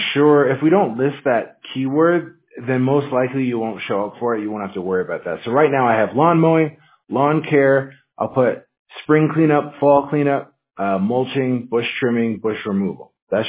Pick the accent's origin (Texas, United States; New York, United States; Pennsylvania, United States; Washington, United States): Washington, United States; I'm from Washington State, man. It was raining 70% of the time.